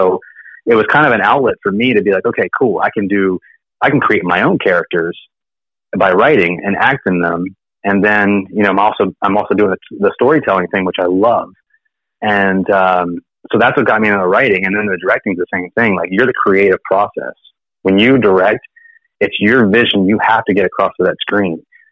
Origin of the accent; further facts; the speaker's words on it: Virginia, United States; I'm from Virginia originally.